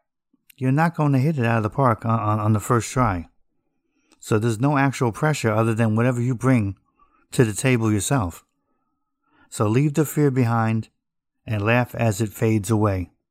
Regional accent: New Jersey, United States; And I'm originally from New Jersey, so being tough was necessary when you're in the neighborhood.

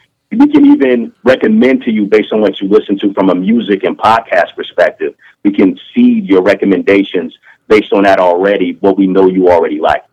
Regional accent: Florida, United States; And I'm traveling to my home state, Florida, to hang with my mom, but I'm taking her to her home state, Alabama.

